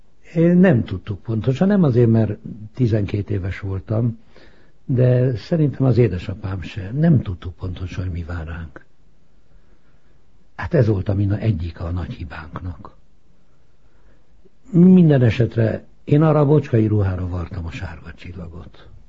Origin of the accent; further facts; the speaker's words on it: Budapest, Hungary; Pesten születtem, Pesten laktam, az Éva utcában laktunk, a Madácsházakban, mai Asbót utca. De Budára jártam gimnáziumba, a Várba